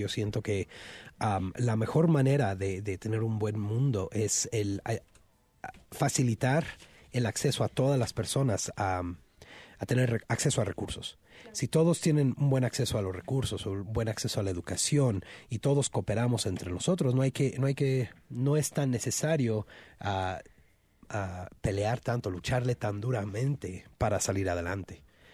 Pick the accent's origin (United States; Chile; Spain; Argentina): United States; born there; yo soy chicano, claro, yo nací aquí en Estados Unidos.